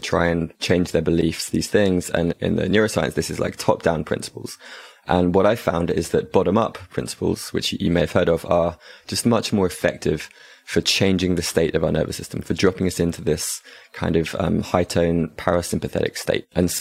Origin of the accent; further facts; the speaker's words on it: England, United Kingdom; Growing up in England as a guy